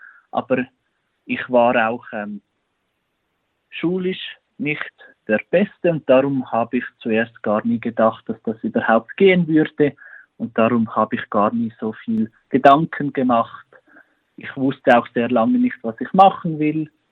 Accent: Buochs, Nidwalden, Switzerland; Ich bin in Nidwalden, in Buchs, aufgewachsen. Ich war der älteste von 6 Kindern und ich bin auf einem Bauernhof aufgewachsen.

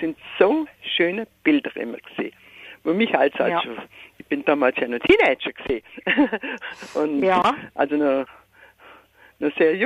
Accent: Baden-Württemberg, Germany; born there; ich bin ja. vom süddeutschen Raum, ich bin ein gebürtiger Schwab.

